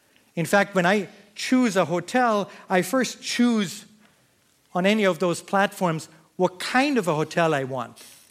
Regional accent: Austria; When I was a kid, I grew up in Austria.

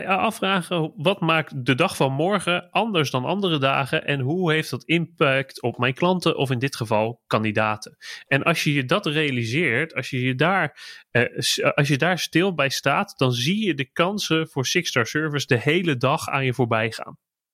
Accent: Gouda, South Holland, Netherlands; Ik ben in Gouda opgegroeid en geboren.

